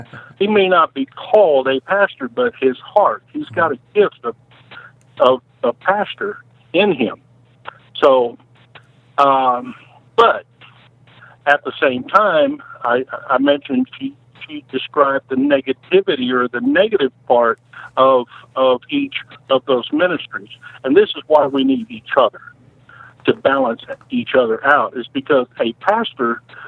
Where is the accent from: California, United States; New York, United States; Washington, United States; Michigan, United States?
California, United States; Well, I'm 67 years old. I grew up in California, went in the Navy during the Vietnam War.